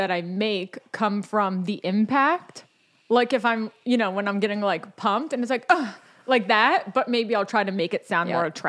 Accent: New York, United States; But I'm from New York. Mm. But everyone my whole life has thought I was like a Valley girl from Southern California.

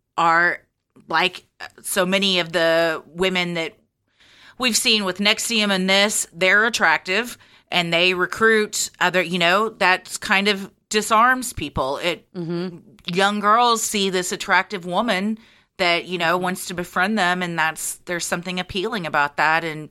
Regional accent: Florida, United States; Remember in the beginning of the email I said I was from Florida? Hold on to your butts. I was a student at Royal Palm Beach High School

